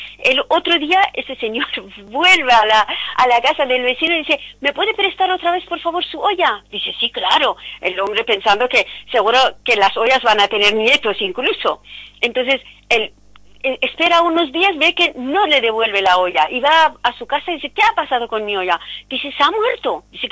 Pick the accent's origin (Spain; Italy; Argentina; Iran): Iran; Spanish is a second language; Los iraníes nos encanta comer y comer mucho y bien.